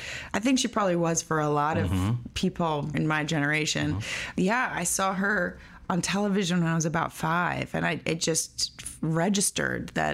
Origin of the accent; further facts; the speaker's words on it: New York City, New York, United States; I grew up on Crosby Street, mm-hmm, in Soho.